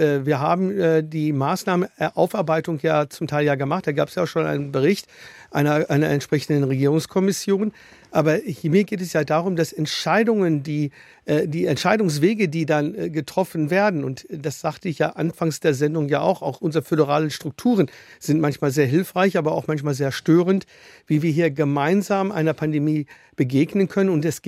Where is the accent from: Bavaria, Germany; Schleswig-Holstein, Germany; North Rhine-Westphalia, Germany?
Bavaria, Germany; Würzburg; Ich komme aus Würzburg